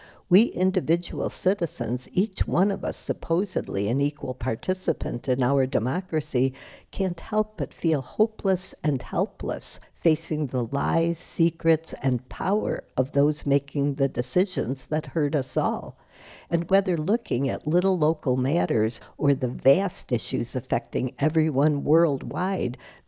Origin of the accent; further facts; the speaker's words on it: Chicago, Illinois, United States; now in Duluth, United States; Maybe it's because I grew up in Chicago